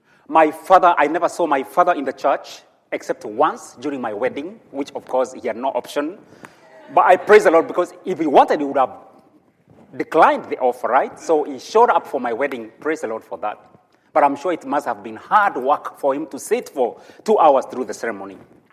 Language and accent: English; Kenya; now in United States; from my look, you know, I'm from Africa, but I could as well be from, you know, Inglewood or wherever else, but I'm from, and from my accent, I'm from Kenya.